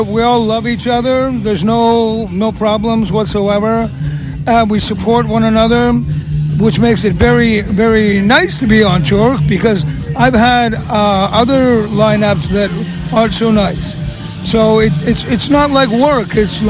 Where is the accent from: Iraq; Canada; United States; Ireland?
Canada; accent: Scottish; Well, I was raised Scottish. I am Scottish Canadian.